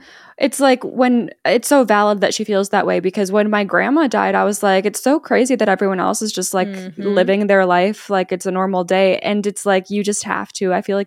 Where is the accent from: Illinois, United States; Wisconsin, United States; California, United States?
Wisconsin, United States; Yes, it's called a bubbler, you guys. I'm from Wisconsin, and I accept drinking fountain